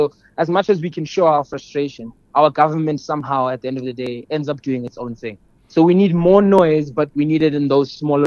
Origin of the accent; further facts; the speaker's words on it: South Africa; But me personally, as a South African, I think we're focusing our attention on the wrong thing.